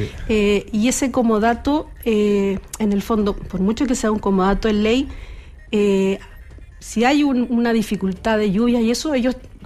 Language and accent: Spanish; Iquique, Tarapacá, Chile; moved away as an adult; Yo soy iquiqueña, estoy aquí del 2022. Claro, cuando uno es de otra ciudad, va a los lugares más riesgosos